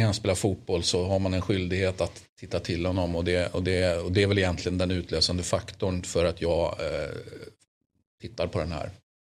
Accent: Sweden; Och som svensk har man ju det då.

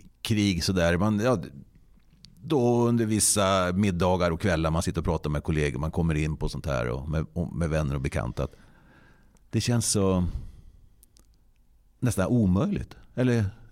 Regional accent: Sweden; jag gick där och tänkte, jag är svensk.

